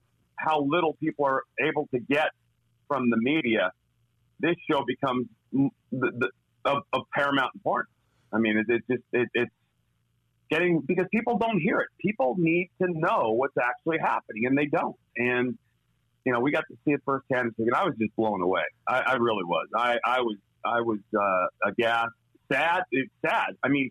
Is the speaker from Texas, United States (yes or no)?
no; Arizona, United States; I grew up in Arizona, so the illegal immigration issue is not a joke.